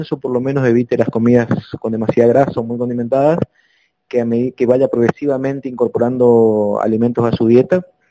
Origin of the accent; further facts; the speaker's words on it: Corrientes, Argentina; Yo soy de Corrientes Capital.